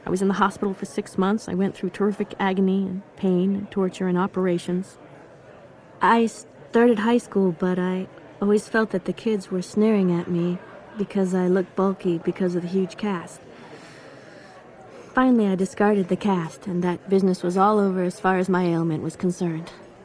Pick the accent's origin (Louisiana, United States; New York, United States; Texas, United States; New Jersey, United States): New Jersey, United States; Newark; born there; I was born in Newark on 11th Street.